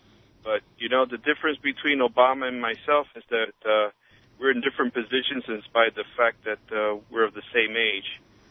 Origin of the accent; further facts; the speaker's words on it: New York, United States; born there; I don't mind saying that I'm an American citizen, at least, because it took a long time for me to want to say that, being that I'm born, you know, in New York, you know, Puerto Rican parent.